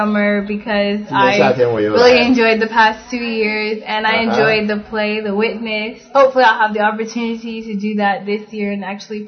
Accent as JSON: {"language": "English", "town": "Houston", "region": "Texas", "country": "United States", "tie": "born or raised there", "said": "I'm originally from Houston, Texas."}